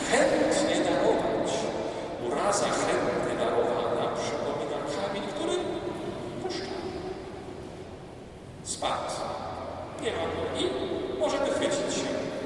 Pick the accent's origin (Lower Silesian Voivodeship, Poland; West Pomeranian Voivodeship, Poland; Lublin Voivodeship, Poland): Lower Silesian Voivodeship, Poland; Wrocław; szczególnie dlatego, że pochodzę z Wrocławia.